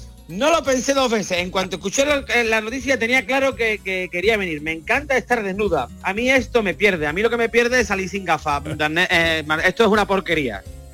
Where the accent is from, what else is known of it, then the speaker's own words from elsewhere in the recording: Peru; ¡Soy peruana!